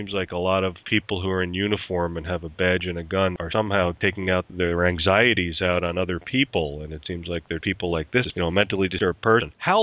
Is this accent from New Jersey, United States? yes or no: yes; New Jersey, United States; When I grew up in Bergen County, we had respect for cops.